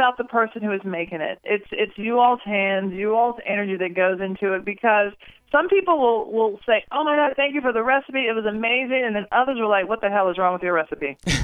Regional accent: Nashville, Tennessee, United States; I grew up in Nashville, and my restaurant is that I will eventually open in the future, Lord have mercy, is a love letter to Nashville.

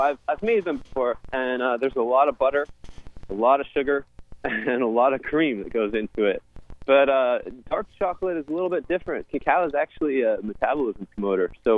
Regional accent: Singapore; I surfed a long time. I grew up in Singapore, and then I surfed a long time in Indonesia.

